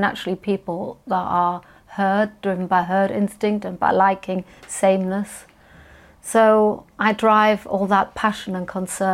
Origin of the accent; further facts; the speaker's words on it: Munich, Bavaria, Germany; And I never, growing up in Munich in Germany, I didn't understand any animosity towards the Germans.